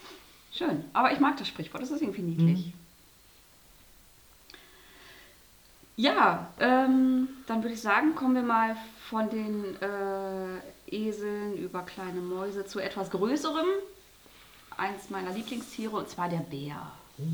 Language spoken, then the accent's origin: German; North Rhine-Westphalia, Germany; sehr oft benutzt für meinen Heimatort, beispielsweise ein kleines Kaff im Münsterland.